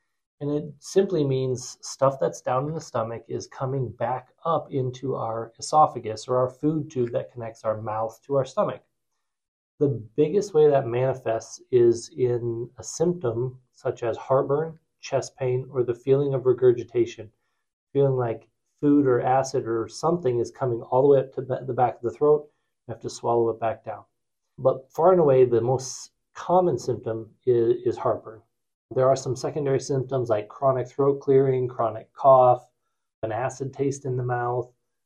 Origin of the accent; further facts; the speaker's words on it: Huron, South Dakota, United States; I grew up in Huron years and years ago.